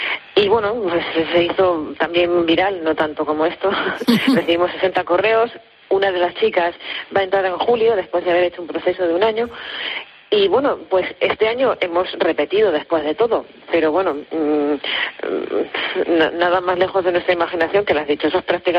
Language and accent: Spanish; Ciudad Real, Castilla-La Mancha, Spain; Nosotros somos de Ciudad Real.